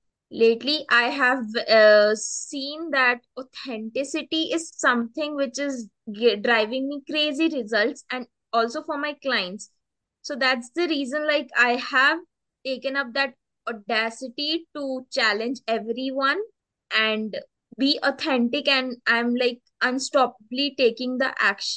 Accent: India; English is a second language; I'm from India. I'm 23 years old as of now.

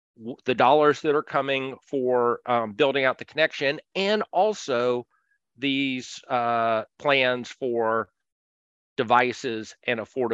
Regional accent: Chattanooga, Tennessee, United States; I'm from Chattanooga, Tennessee, and ran for mayor of my hometown, Chattanooga.

